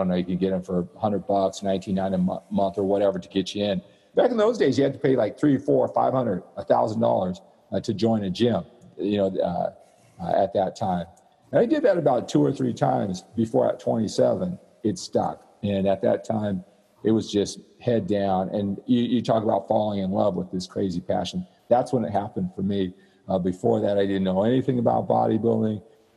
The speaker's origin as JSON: {"language": "English", "town": "Sacramento", "region": "California", "country": "United States", "tie": "born or raised there", "said": "I did. Sacramento, yeah. California, right."}